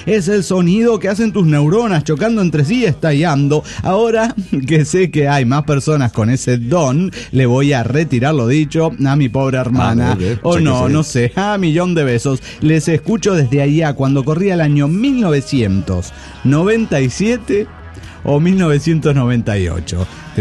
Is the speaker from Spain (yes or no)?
no; Turmero, Aragua, Venezuela; now in Santa Cruz de la Sierra, Bolivia; de Turmero, Venezuela. Ahora en Santa Cruz de la Sierra, Bolivia.